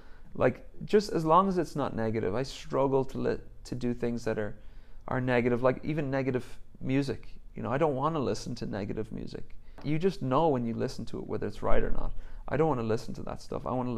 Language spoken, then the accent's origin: English; Ireland; based on my childhood, based on growing up in Ireland, I just have a massive appreciation for nature.